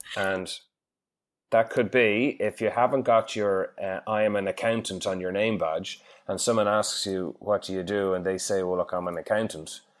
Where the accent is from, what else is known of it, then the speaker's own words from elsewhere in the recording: Ireland; accent: Irish; now in Perth, Australia; I'm Irish from my accent.